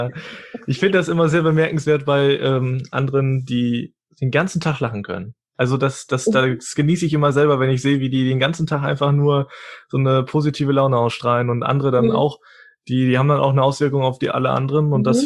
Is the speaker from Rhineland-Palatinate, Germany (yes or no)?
no; Westerkappeln, North Rhine-Westphalia, Germany; also born or lived in Ibbenbüren; Ich bin in Immbüren geboren, 20 Minuten von hier. Und lebe seither dann hier in Westerkappeln